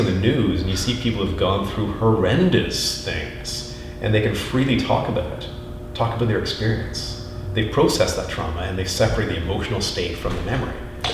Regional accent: England, United Kingdom; I was born in the UK. I was raised as an English kid.

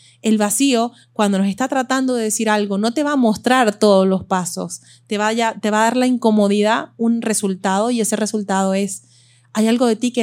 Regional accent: Venezuela; also born or lived in Belgium; now in Miami, United States; me crié toda mi infancia en Venezuela y lo llevo en la esencia.

